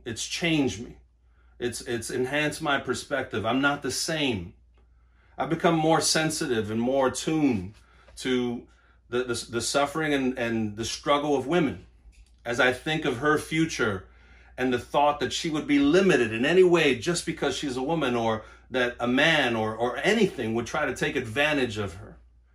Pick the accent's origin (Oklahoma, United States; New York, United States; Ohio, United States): New York, United States; Brooklyn; For one, I'm a minority. I'm Puerto Rican, and I grew up in New York and Brooklyn, as many of you know.